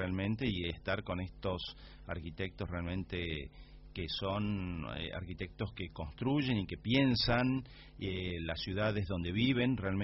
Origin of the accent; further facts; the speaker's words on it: Tucumán, Argentina; volver a Tucumán, yo soy tucumano, así que con gusto.